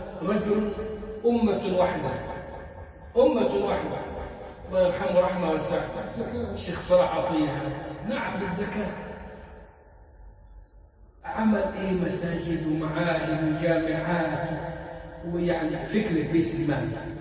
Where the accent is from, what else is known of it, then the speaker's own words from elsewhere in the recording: Egypt; وكانت فكره موجوده عندنا في مصر منتخبه من الكويت